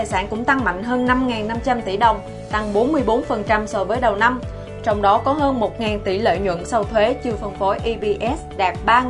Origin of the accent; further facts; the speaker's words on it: Southern Vietnam, Vietnam; Chúng tôi đến từ miền Nam thân yêu.